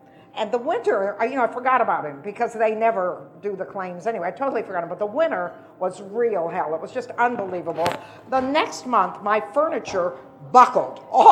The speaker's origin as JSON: {"language": "English", "town": "Toledo", "region": "Ohio", "country": "United States", "said": "I'm from Toledo, Ohio, and in the early 70s, we were having these terrible snowstorms where helicopters were dropping food."}